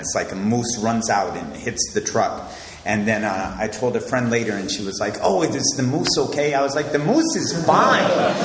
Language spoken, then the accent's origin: English; Alaska, United States; So I think for me, part of my story is growing up in Alaska, being like, why am I here?